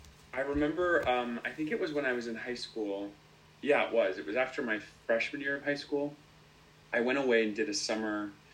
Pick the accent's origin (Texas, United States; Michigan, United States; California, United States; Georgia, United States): Georgia, United States; Macon; Yes, I'm originally from Macon, Georgia, and I grew up doing theater.